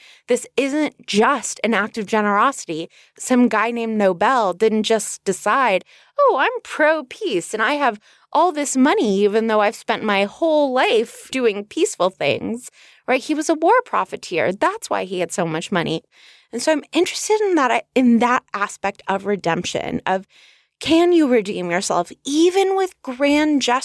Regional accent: Northridge, California, United States; Casper, as you know, I grew up on the North Ridge of the San Fernando Valley in Los Angeles, California. The town was called Northridge, very creative.

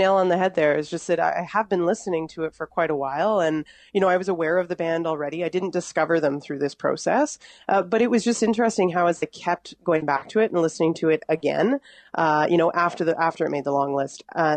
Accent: Mississauga, Ontario, Canada; when I was living just outside of Toronto, because I'm born and raised in Mississauga.

